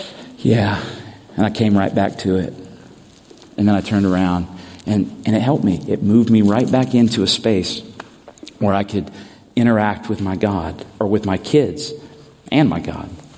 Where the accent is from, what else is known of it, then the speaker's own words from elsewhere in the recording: the South, United States; and I was raised in the South in the independent Baptist, it was kind of like this.